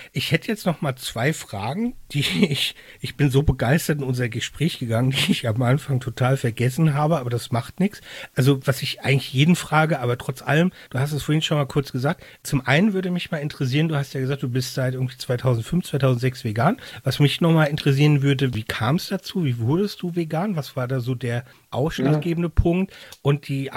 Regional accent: Rhineland-Palatinate, Germany; ich komme aus Rheinland-Pfalz

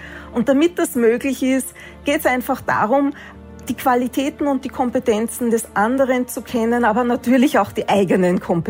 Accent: Austria; ich bin eine Österreicherin.

